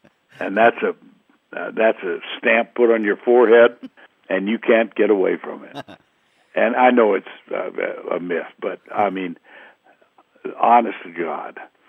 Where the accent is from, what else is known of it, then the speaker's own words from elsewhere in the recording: Austin, Texas, United States; I grew up in Austin, Texas, and I was familiar with UT.